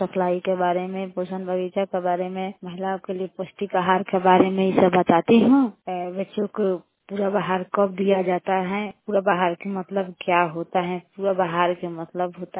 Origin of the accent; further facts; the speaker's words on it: Rampur Jagdish, India; पंचायत महमदपुर, घर रामपुर जगदीश का रहने वाली हूँ।